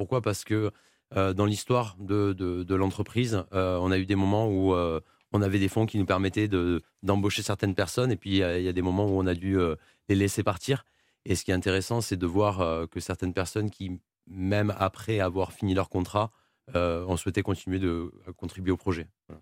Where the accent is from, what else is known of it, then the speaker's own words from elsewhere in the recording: Toulouse, Occitanie, France; on est de Toulouse.